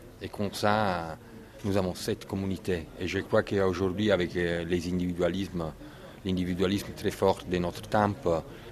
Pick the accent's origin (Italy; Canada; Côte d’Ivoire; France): Italy; French is a second language; Je crois que c'est un bon atterrissage parce que je viens de l'Italie.